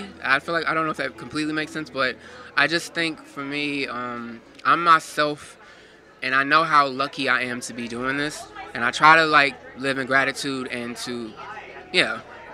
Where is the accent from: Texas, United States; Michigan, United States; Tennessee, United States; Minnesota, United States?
Texas, United States; Houston; her son found out that I was from Horn Park in Houston, and I went to Madison.